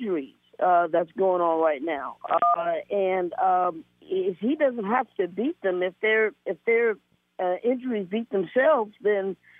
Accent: Brooklyn, New York, United States; You know, I am from Brooklyn, so it would be one hell of a battle to see the Brooklyn Nets against the Golden State Warriors.

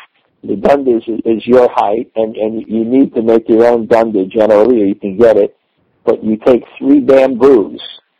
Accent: Udupi, Karnataka, India; I explained this before because I come from Udupi

